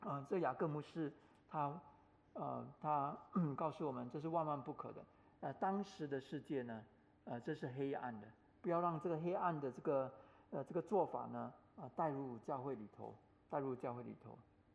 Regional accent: Singapore; 哦，我们新加坡人不可以接受的

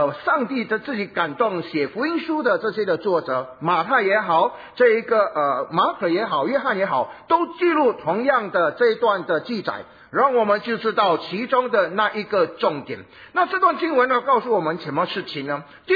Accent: Fujian, China; 我们福建人说，有时候我们听到哈

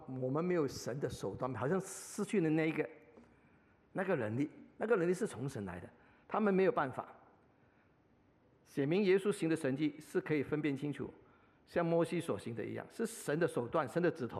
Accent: China; 意思说要解除这个魔鬼的武装，就像我们中国人说，擒贼先擒王。

